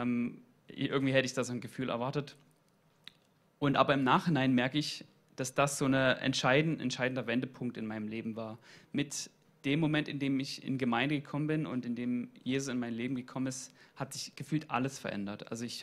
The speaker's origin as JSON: {"language": "German", "town": "Dresden", "region": "Saxony", "country": "Germany", "said": "Vielleicht vorab, ich komme aus Dresden. Man hört es vielleicht am Dialekt ein bisschen. Und ich bin nicht immer gläubig gewesen. Ich bin in einem nichtchristlichen Elternhaus groß geworden."}